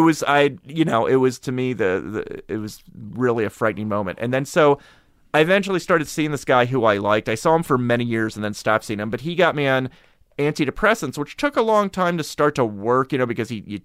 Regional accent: Harrisburg, Pennsylvania, United States; I grew up in Harrisburg.

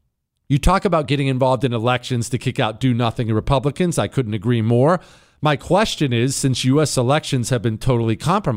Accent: Montana, United States; also born or lived in Utah / Colorado; I'm from Montana. I'm used to beauty. You know, I grew up in Montana, Utah, Colorado, Denver, Salt Lake City. I grew up in the Rocky Mountains, beautiful mountains.

